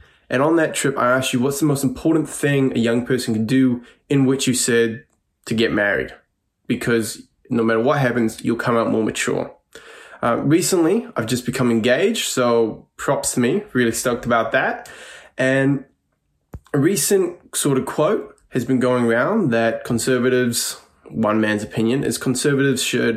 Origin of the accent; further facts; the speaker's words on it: New Zealand; I'm 23 from New Zealand.